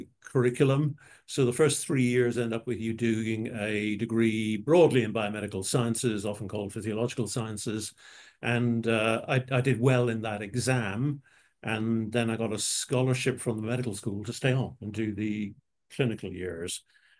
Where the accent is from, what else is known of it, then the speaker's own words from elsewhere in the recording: Dublin, Leinster, Ireland; I grew up in Ireland, in Dublin, a sort of 20 minutes walk from the centre of the city.